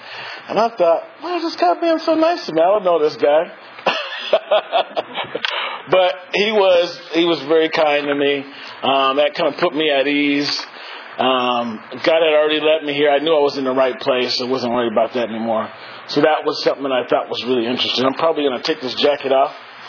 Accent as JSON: {"language": "English", "town": "Portland", "region": "Oregon", "country": "United States", "tie": "born or raised there", "said": "I was pretty nervous growing up in Portland. The further you got away from Portland, the more dangerous it was for me."}